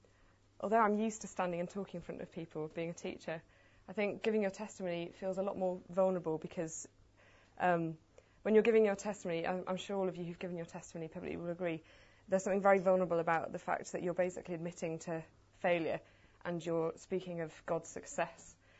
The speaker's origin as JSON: {"language": "English", "town": "York", "region": "Yorkshire and the Humber", "country": "United Kingdom", "tie": "born there", "said": "So just to give you a bit of background, I was born in York."}